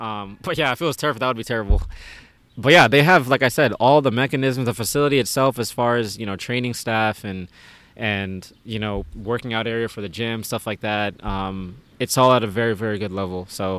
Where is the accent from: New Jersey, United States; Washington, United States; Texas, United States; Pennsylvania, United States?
Texas, United States; Dallas; this is going to sound bad because I'm from Dallas, and obviously Austin and Dallas is a rivalry there.